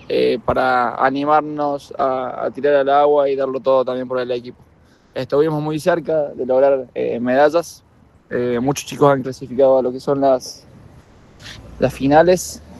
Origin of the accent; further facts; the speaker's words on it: Ucacha, Córdoba, Argentina; representar a Ucacha, a mi pueblo, a Río Cuarto, a la Argentina